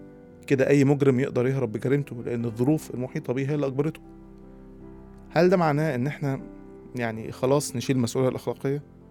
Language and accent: Arabic; Egypt; كان موظف وموظف حكومة زي اللي عندنا في مصر عاديين جدا